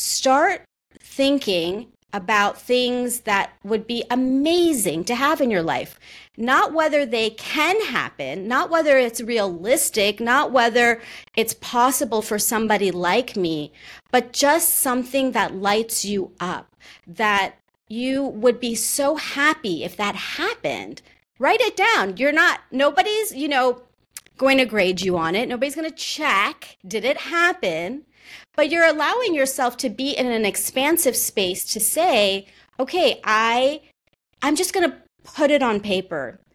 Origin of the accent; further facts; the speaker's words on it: United States; I can speak to my experience as an Indian American